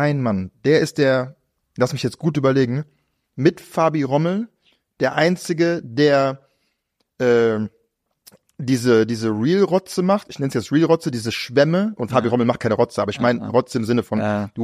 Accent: Düsseldorf, North Rhine-Westphalia, Germany; weil ich bin Düsseldorfer, Ur-Düsseldorfer

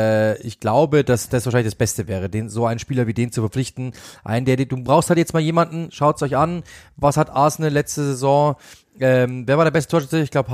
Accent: Bavaria, Germany; Also das ist schon ein Hallo-Dreh, wie man bei uns in Bayern sagt.

